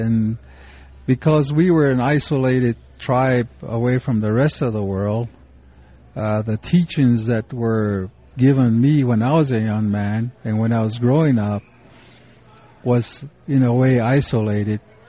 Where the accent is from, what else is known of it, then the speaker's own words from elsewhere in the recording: United States; that we as Indian people are now realizing that the rest of the world is at an awakening stage within the last 30 years.